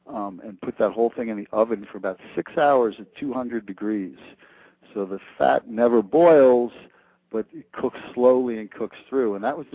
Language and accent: English; New York, United States; I grew up on Long Island, Western Long Island, Nassau County.